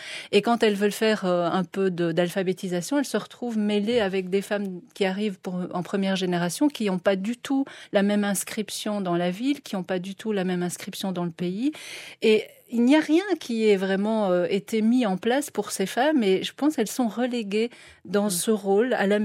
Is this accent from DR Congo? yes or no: no; Belgium; also born or lived in Algeria; Je suis arrivée d'Algérie en Belgique étant enfant.